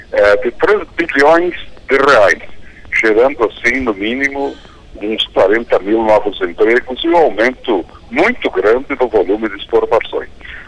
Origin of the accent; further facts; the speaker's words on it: Rio Grande do Sul, Brazil; now in São Paulo, Brazil; porque eu sou gaúcho e só porque estou agora numa atividade em São Paulo